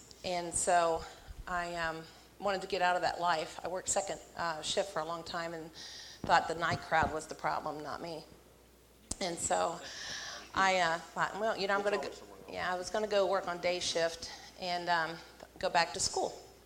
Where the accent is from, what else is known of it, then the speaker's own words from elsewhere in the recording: Jamestown, United States; I was born and raised in Jamestown and to a really good family.